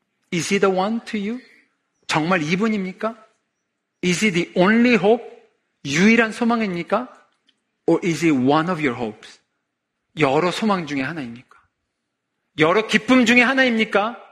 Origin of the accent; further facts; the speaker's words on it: Argentina; moved away; 제가 아르헨티나에서 자랐습니다. 그러니까 한 곳에 태어나서 8살 때 아르헨티나를 갔죠. 제가 갔던 연도가 86년도였습니다.